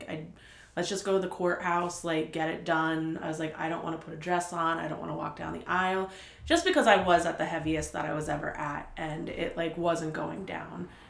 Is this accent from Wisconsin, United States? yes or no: no; Catasauqua, Pennsylvania, United States; I was from Caddy, so.